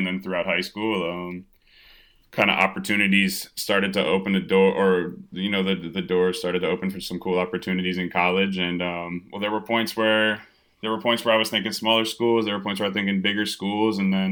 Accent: Evanston, Illinois, United States; also born or lived in Chicago; Yeah, I was born in Chicago, but did all my growing in Evanston, which is just north of the city.

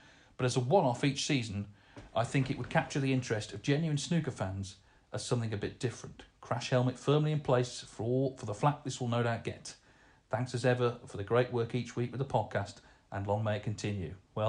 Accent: Portsmouth, South East England, United Kingdom; I'm also a big football fan, being born and bred in Portsmouth.

